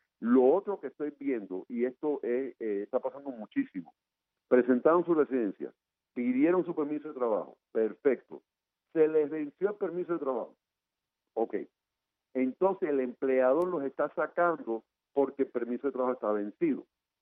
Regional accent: Guanajuato, Mexico; porque yo soy de Guajirito de Guanajuato

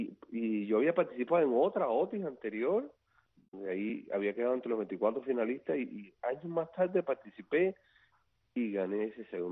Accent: Cuba; Todos somos cubanos

